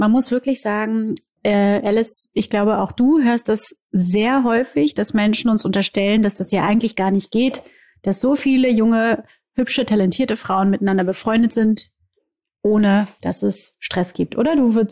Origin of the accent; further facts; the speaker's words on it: Rio de Janeiro, Brazil; German is a second language; Ich komme aus Rio de Janeiro, ja.